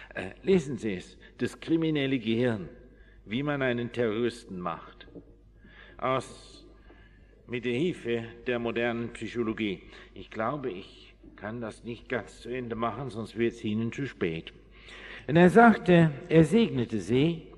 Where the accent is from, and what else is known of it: England, United Kingdom; born or raised there